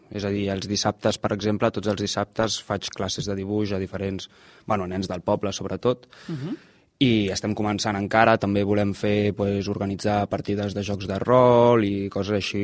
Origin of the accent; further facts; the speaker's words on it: Cabrils, Catalonia, Spain; now in Calonge, Spain; Ja vivia per Calonge, de fet visc molt a prop de la llibreria, però bueno, soc del Maresme, jo.